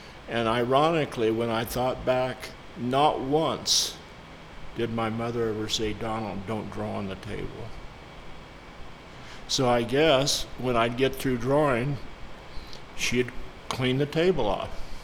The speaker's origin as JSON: {"language": "English", "town": "Lamar", "region": "Colorado", "country": "United States", "tie": "born or raised there", "said": "Well, I grew up in Lamar, Colorado, southeastern Colorado, for those who don't know."}